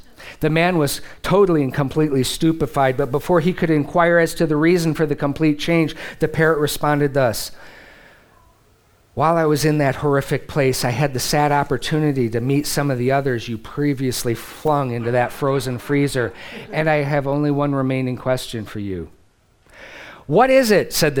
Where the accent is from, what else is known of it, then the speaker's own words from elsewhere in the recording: Midwest, United States; I'm a Midwesterner, remember when Cleveland, when Lake Erie caught on fire in the 70s?